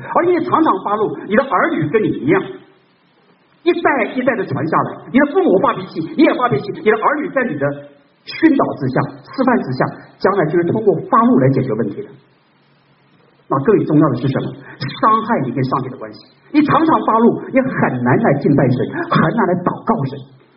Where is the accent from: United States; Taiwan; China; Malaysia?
China; 我们中国人说怒气伤肝